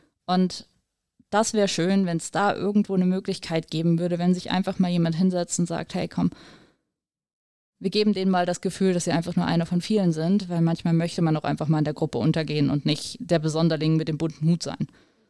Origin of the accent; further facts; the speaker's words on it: Germany; Wir sind Deutsche, wir laufen mit Scheuklappen durch die Gegend.